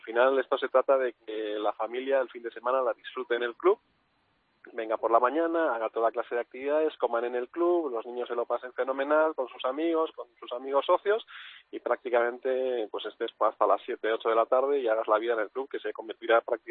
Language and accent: Spanish; Peru; now in Madrid, Spain; yo, que vengo de Perú y he estado viviendo muchos años en Perú